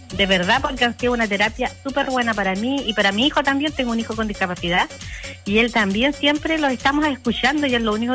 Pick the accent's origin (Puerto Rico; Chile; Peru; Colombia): Chile; Santiago, Santiago Metropolitan Region; yo me vine de Santiago, y donde tenía mucha gente alrededor de mí.